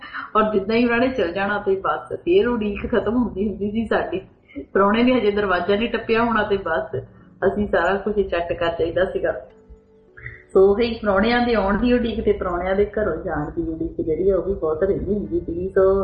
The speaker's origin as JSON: {"language": "Punjabi", "region": "Punjab", "country": "India", "tie": "born or raised there", "said": "ਹਰ ਚੀਜ਼ ਤੇ ਹਰ ਗੱਲ ਤੇ ਯਾਦ ਸਾਨੂੰ ਪੰਜਾਬ ਦੀ ਆਉਂਦੀ ਹੈ ਤੇ ਪੰਜਾਬ ਦੇ ਵਿੱਚ ਸਾਡੇ ਪਿੰਡ ਦੀ ਸਾਡੇ ਬਚਪਨ ਦੀ ਹਰ ਯਾਦ ਜਿਹੜੀ ਆ ਅਸੀਂ ਯਾਦ ਕਰ ਲੈਂਦੇ ਹਾਂ।"}